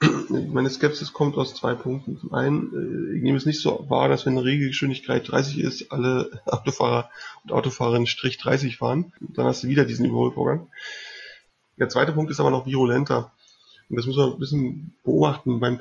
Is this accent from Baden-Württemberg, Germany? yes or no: no; Berlin, Germany; ich komme aus Berlin